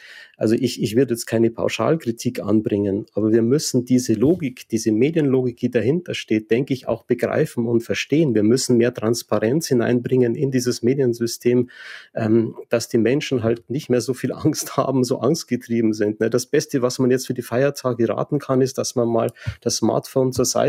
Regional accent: Bavaria, Germany; ich bin ja jetzt aus Bayern

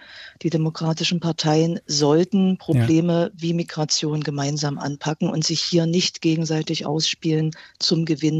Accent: East Germany, Germany; Naja, ich lebe hier, seit ich geboren bin. Ich habe mich für meine Heimat, für mein Bundesland, für Ostdeutschland Zeit meines Lebens eingesetzt.

